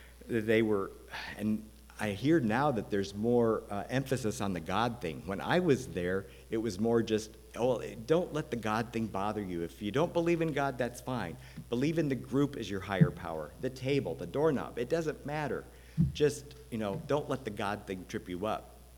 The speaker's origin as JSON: {"language": "English", "region": "Iowa", "country": "United States", "tie": "born or raised there", "said": "The other thing that didn't help was I grew up in Iowa, and when I was still in high school, they lowered the drinking age to 18."}